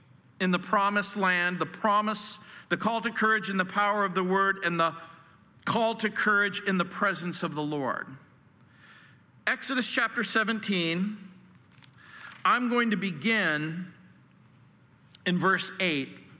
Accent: New Orleans, Louisiana, United States; born there; Well, I was born in New Orleans.

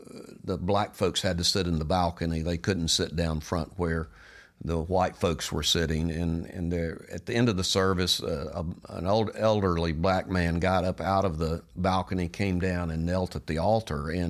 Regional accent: the South, United States; you're a Yankee and I'm a Southerner.

